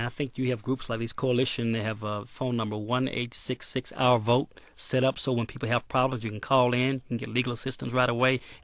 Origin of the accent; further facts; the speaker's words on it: Alabama, United States; I'm a Southerner. I grew up in Alabama.